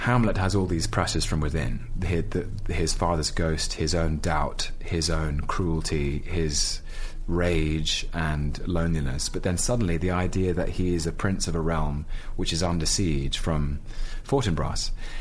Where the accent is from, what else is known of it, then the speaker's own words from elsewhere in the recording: London, United Kingdom; I mean this as a Londoner